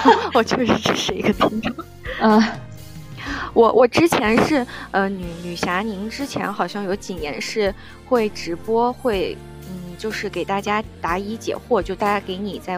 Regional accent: Guizhou, China; 可能我小的时候虽然在贵州这边，但是我很少说方言。

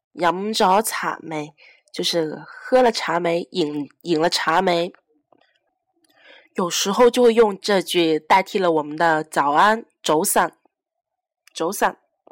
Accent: Guangdong, China; 关于喝茶，我们广东话会说饮茶

